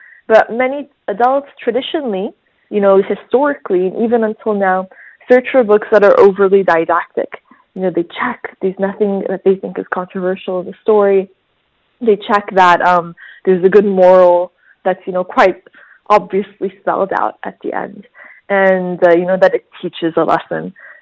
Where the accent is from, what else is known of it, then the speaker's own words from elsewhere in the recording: United States; now in Egypt; I grew up in the States actually before moving to Egypt